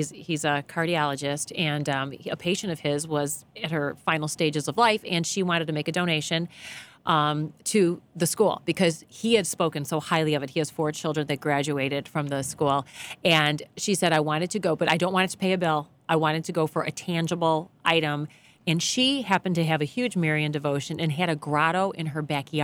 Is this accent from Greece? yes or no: no; Ireland; I'm not even Italian. I'm Irish, but I'm like, I just can't.